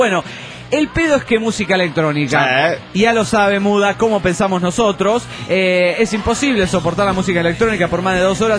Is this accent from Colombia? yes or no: no; Mexicali, Baja California, Mexico; de Mexicali.